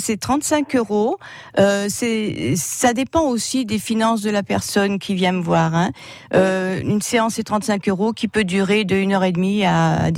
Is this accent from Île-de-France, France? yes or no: no; Bussière-Dunoise, Nouvelle-Aquitaine, France; Alors, je suis du côté de Bussière-Dunoise.